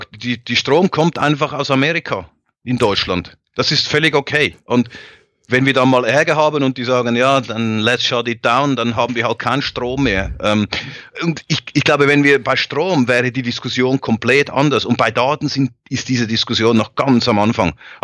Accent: Switzerland; Siehst du, wie ich als Schweizer diese europäische Sicht einnehme?

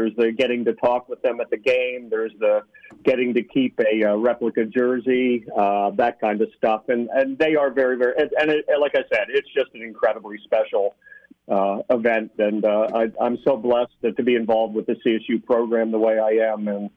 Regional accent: Pennsylvania, United States; when I was a little 10-year-old kid growing up outside of Philadelphia, right next to Villanova

